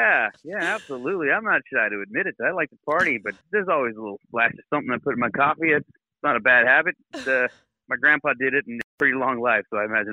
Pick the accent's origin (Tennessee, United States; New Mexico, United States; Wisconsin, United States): New Mexico, United States; Columbus; also born or lived in Deming; But yeah, I was born in Deming. And if you go a little further south, there's a smaller town called Columbus, New Mexico. And that's actually where I'm from.